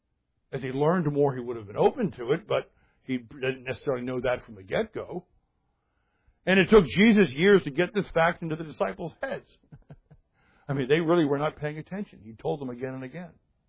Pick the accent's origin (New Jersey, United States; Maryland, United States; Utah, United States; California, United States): Maryland, United States; Baltimore; And I'm from Baltimore.